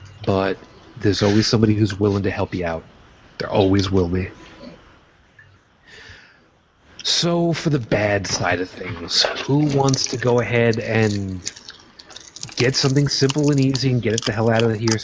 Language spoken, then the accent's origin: English; United States; I am admittedly American